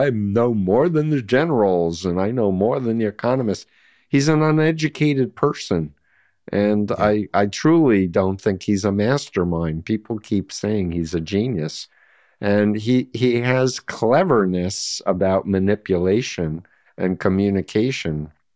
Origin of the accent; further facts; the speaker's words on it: New York City, New York, United States; All I can say is I'm a New Yorker. I grew up 1.3 miles from Donald Trump, in fact, on the poor side of Union Turnpike.